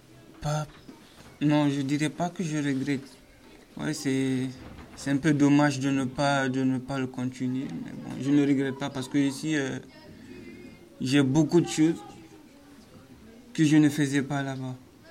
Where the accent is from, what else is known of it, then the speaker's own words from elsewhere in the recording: Guinea; Je viens de la Guinée. C'est un pays qui est en Afrique, de l'Ouest, plus précisément.